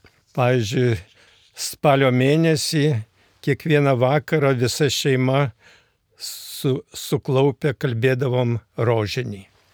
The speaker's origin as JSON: {"language": "Lithuanian", "town": "Gudonys", "region": "Alytus County", "country": "Lithuania", "tie": "born or raised there", "said": "Gimiau ir augau Dzūkijos kaime, kuris vadinasi Gudonys, o parapija Krikštonių."}